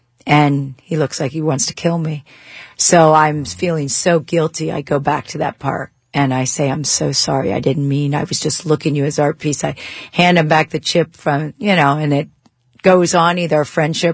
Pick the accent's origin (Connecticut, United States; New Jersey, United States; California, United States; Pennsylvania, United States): Pennsylvania, United States; You know, they know I'm from Pennsylvania, so they try to do a few Pennsylvania things to be nice to me.